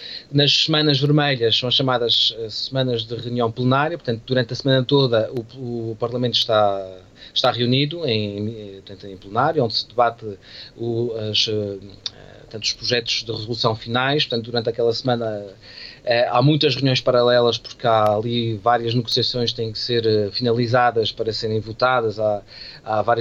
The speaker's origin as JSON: {"language": "Portuguese", "country": "Portugal", "said": "e como bom português que sou e que somos"}